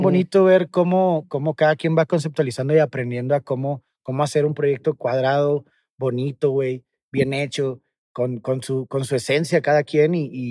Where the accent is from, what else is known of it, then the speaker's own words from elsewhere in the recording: Nuevo León, Mexico; Pues mira, siendo regio, güey, la verdad es que mi primera influencia así fuertísima era